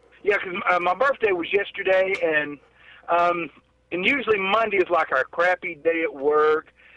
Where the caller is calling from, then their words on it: Antioch, Tennessee, United States; Well, actually, I am in Antioch, Tennessee.